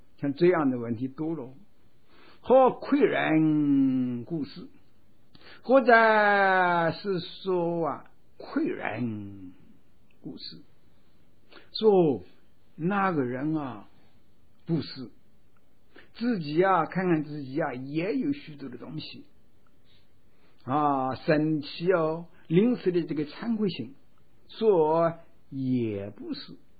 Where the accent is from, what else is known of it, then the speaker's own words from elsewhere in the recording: China; 我们中国人有句话哟